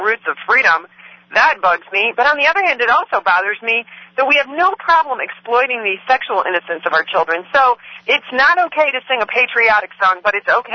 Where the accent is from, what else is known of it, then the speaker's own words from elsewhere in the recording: Michigan, United States; just this case I know in my home state of Michigan